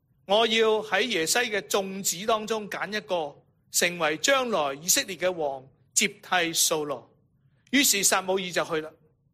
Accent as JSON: {"language": "Cantonese", "region": "Guangdong", "country": "China", "said": "我们广东人真的好传神的"}